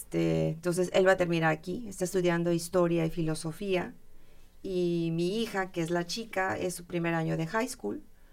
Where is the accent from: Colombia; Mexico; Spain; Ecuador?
Mexico; yo soy de México, mi esposo, como dije, es de Inglaterra